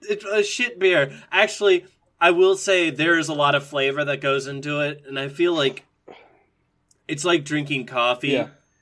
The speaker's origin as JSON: {"language": "English", "region": "Texas", "country": "United States", "said": "I'm from Texas."}